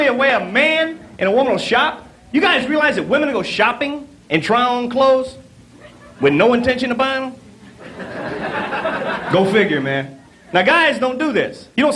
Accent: Texas, United States; As he said, I'm from Texas. Amazingly enough, in Texas, the thing we're most proud of, the Alamo.

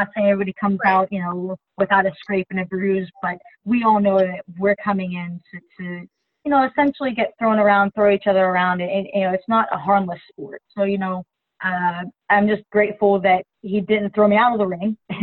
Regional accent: Ohio, United States; I'm from Northeast Ohio.

